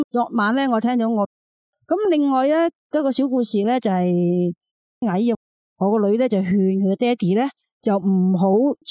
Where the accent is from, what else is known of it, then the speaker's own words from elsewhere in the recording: China; 因为我哋系中国人咧，好中意饮茶嘅